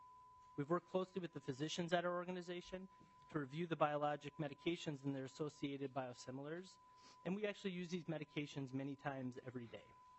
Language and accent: English; Duluth, Minnesota, United States; I'm a pharmacist at Essentia Health. I'm from Duluth